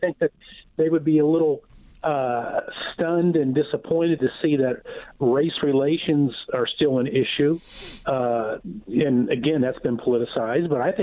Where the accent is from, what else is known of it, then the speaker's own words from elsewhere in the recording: Pleasant Hills, Pennsylvania, United States; Pleasant Hills.